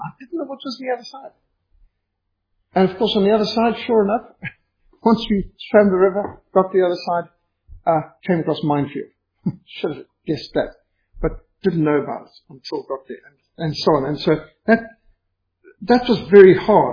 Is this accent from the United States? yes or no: no; South Africa; I'd be South African missionary, but got a British passport